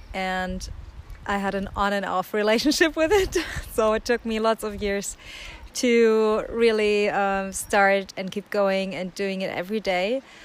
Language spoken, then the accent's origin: English; Germany; I'm 32 years old. I'm from Germany, and I have 3 kids.